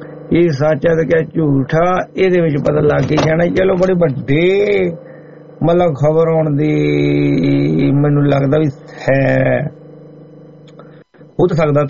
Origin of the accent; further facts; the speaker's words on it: Punjab, India; ਮੈਂ ਪੰਜਾਬ ਦਾ ਵਸਨੀਕ ਹਾਂ